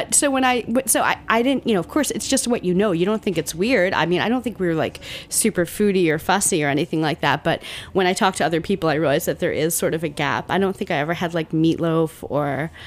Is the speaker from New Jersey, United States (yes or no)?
yes; New Jersey, United States; I grew up in Central Jersey.